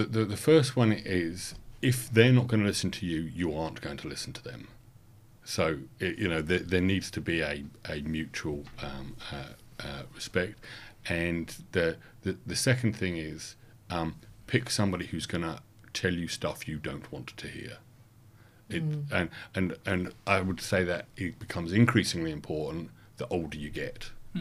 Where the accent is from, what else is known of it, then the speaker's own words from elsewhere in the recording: England, United Kingdom; moved away as an adult; now in Australia; And being an English person and having turned up in 2000, I said, "What on earth are you talking about?"